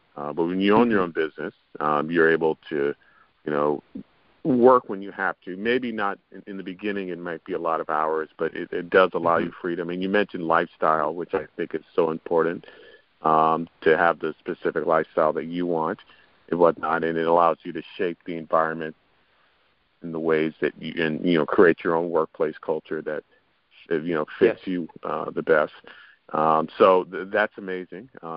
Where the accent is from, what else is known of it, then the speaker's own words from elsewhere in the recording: New York City, New York, United States; I'm very blessed to have been born and raised in New York City. I love the city